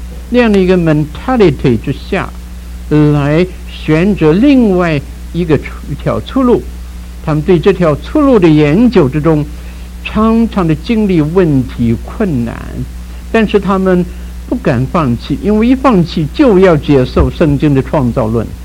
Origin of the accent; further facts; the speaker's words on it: China; 我们中国人用这四个字来形容非常的恰当